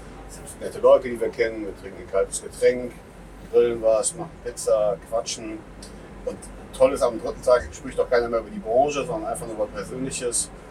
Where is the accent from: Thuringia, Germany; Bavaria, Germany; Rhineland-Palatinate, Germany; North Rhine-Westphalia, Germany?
North Rhine-Westphalia, Germany; Bonn; ich bin aus Bonn, ne?